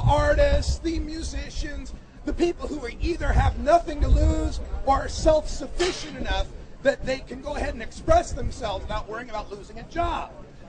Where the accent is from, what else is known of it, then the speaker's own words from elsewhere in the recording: Oregon, United States; In my home state of Oregon, we had to fight all the way to the Supreme Court to allow medical marijuana patients to merely have a concealed weapons permit.